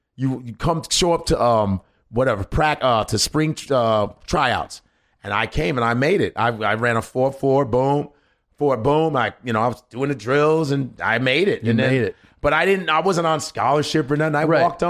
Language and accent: English; United States; because I was so American. I grew up in America.